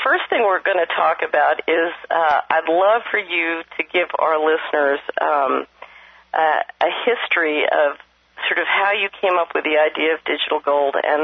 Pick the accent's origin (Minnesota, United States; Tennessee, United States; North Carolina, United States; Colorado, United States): Tennessee, United States; Last week, we met with Franklin Sanders, a precious metals dealer in my home state of Tennessee